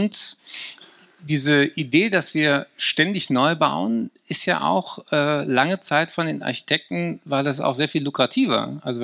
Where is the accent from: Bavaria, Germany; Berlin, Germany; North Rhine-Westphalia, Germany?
Berlin, Germany; Ich bin aufgewachsen in Berlin in einer Sozialsiedlung.